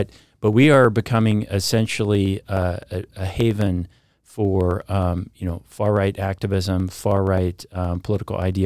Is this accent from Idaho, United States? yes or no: yes; Lewiston, Idaho, United States; now in Sandpoint, United States; I was born and raised in Lewiston. I've lived in Sandpoint for 23 years. I moved up there in 99.